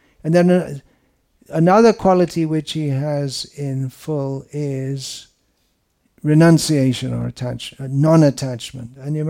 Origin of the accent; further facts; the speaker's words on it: England, United Kingdom; I have an excuse. I'm from England.